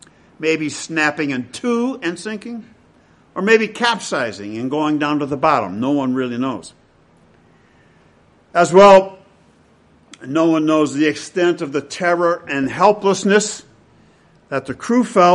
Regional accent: Michigan, United States; I grew up in Michigan, a state where 4 of the 5 Great Lakes lap upon her shores.

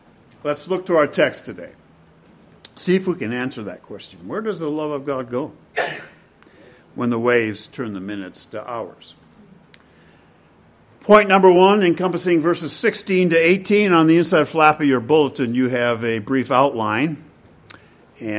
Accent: Michigan, United States; I grew up in Michigan, a state where 4 of the 5 Great Lakes lap upon her shores.

